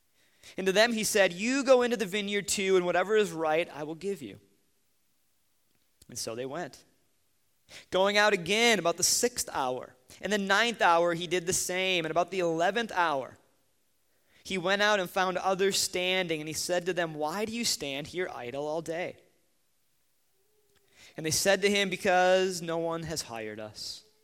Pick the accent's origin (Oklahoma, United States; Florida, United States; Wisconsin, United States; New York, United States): Wisconsin, United States; definitely not one of the best products to come out of my home state.